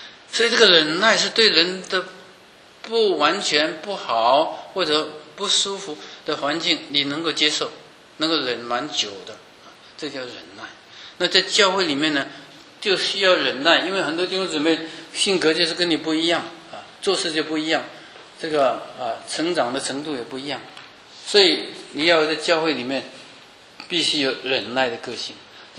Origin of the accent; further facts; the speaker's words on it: China; now in United States; 我从中国来来美国刚开也不容易，也磨练很多年。